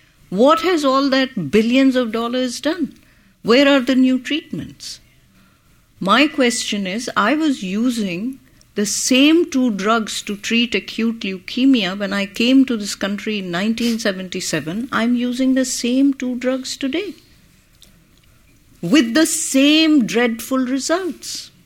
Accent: New York, United States; You know, I'm from New York.

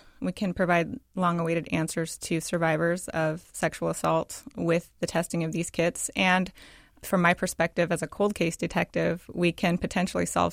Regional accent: Tacoma, Washington, United States; Because I grew up in Tacoma, I heard about the case when I was a kid.

